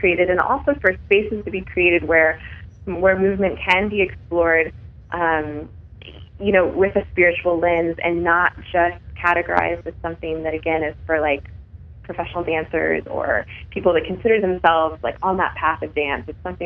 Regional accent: Portland, United States; I'm from Portland and based in the U.S.

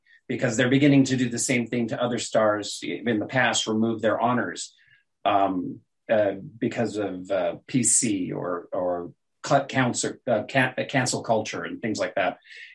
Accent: Denver, Colorado, United States; born there; I was born in Colorado, Denver. Moved around a lot.

